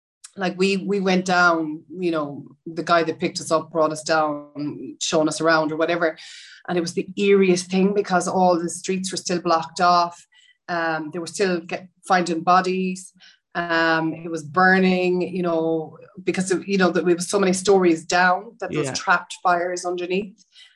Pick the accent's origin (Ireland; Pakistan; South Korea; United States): Ireland; Roscommon, Connacht; now in Galway, Ireland; I'm from Roscommon originally, yeah. But living in Galway